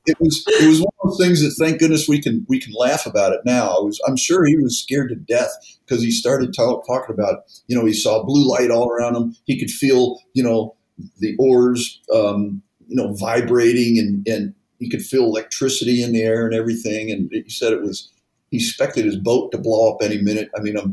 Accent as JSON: {"language": "English", "region": "East Coast", "country": "United States", "tie": "born or raised there", "also_born_or_lived": "New York / New Jersey / Maryland / Virginia", "said": "I grew up on the East Coast in, you know, a bunch of states, actually, New York, New Jersey, Maryland, Virginia, went to college in Connecticut"}